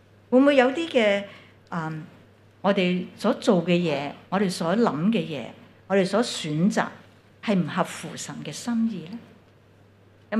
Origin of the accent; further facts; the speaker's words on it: China; 就好像我们中国人的说话，就什么摸着石头过河